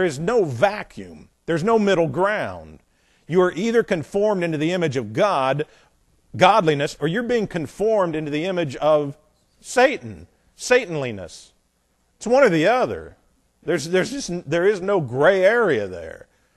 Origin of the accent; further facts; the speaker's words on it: United States; I grew up, you know, I grew up in America, and I watch a lot of John Wayne movies